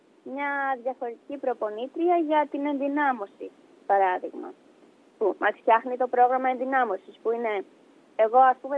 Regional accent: Greece; also born or lived in Miami, United States; είμαι από το Μαϊάμι. Δεν είχα ζήσει πριν πάω, βέβαια. Οπότε εντάξει, και πάλι όταν πήγα ήταν διαφορετικό για μένα, γιατί όλα μου τα χρόνια τα είχα ζήσει στην Ελλάδα.

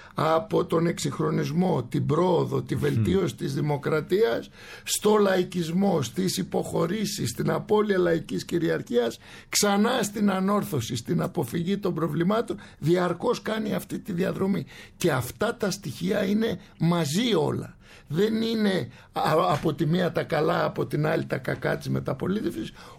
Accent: Athens, Attica, Greece; Είμαι Αθηναίος πελοποννησιακής καταγωγής, δηλαδή γεννημένος στην Αθήνα και εγώ και ο πατέρας μου, αλλά και το, η γενιά, ας το πούμε, και ο παππούς μου

